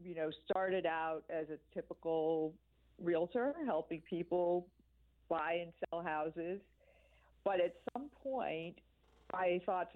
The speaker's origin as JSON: {"language": "English", "region": "New York", "country": "United States", "tie": "born or raised there", "said": "I was interested in moving to Virginia, because I grew up in New York."}